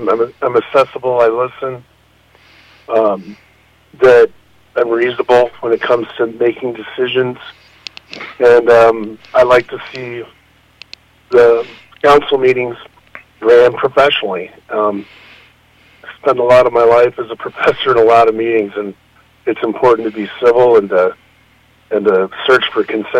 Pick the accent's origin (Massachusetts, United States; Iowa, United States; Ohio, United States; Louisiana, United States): Iowa, United States; Estherville; also born or lived in Korea / Twin Cities; Yeah. I'm from Iowa. I grew up in Esterville, Iowa. I went to Iowa Lakes, Iowa State.